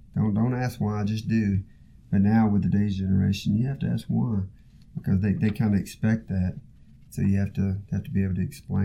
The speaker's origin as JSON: {"language": "English", "region": "Tennessee", "country": "United States", "accent": "Southern drawl", "said": "I'm from Tennessee originally, and I had a southern draw, and as you probably can tell, it's pretty thick."}